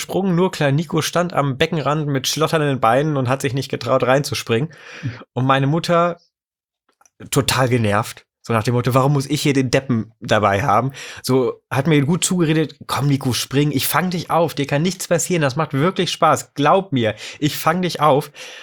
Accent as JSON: {"language": "German", "region": "Lower Saxony", "country": "Germany", "tie": "born or raised there", "said": "ich bin in der Nähe von Wolfsburg aufgewachsen"}